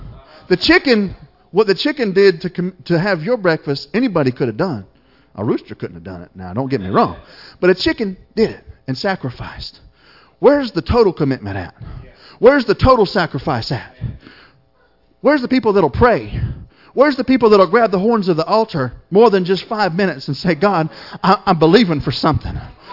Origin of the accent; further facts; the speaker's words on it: Florida, United States; Because, like I said, I'm from Florida. Our ravens are like that.